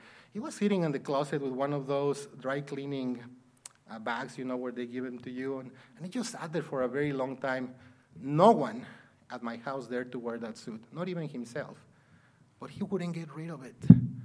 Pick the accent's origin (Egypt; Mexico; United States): Mexico; When I was growing up in Mexico, in the Catholic Church, they also always taught us that justification was to be made righteous